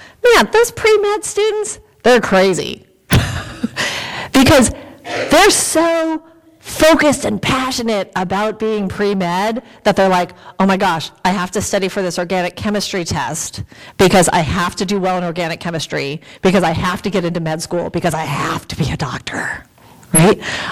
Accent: Rancho Palos Verdes, California, United States; I grew up in Rancho Palos Verdes at the shores of the ocean

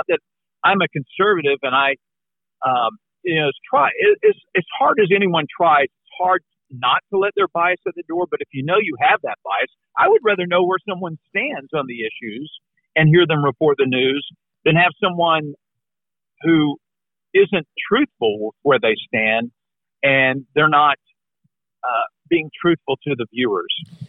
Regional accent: Texas, United States; chose to go to the University of Texas instead because it was my home state, wanted to be closer to my family.

